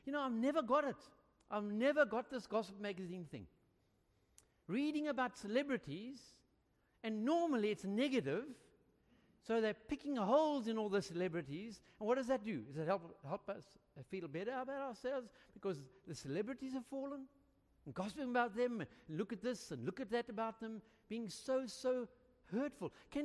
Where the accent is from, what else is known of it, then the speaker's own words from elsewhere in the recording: Florida, Gauteng, South Africa; I grew up in Florida and then Transvaal.